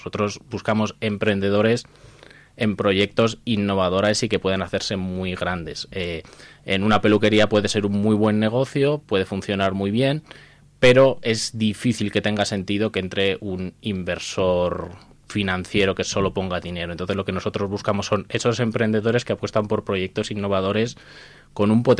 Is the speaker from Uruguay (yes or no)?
no; Castile and León, Spain; Vengo de un pueblo de Soria de 15 habitantes en el cual no hay ni una empresa, o sea, hay cuatro agricultores.